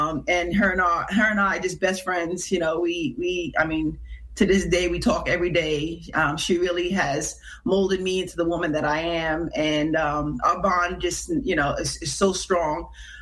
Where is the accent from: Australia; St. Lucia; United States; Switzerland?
St. Lucia; born there; I was born in Mondidor.